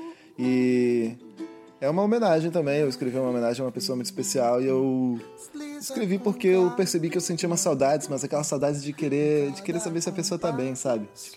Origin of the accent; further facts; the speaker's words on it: Farroupilha, Rio Grande do Sul, Brazil; born there; que eu nasci em Farroupilha, pra quem não sabe, lá no Rio Grande do Sul, lá no interior, né, do Sul